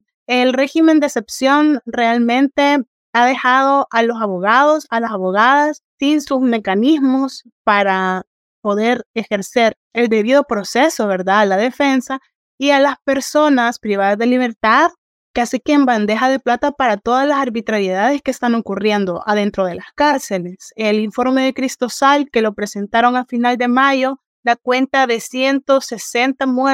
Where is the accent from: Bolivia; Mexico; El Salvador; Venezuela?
El Salvador; siempre se interesan en saber lo que está ocurriendo en mi país, en El Salvador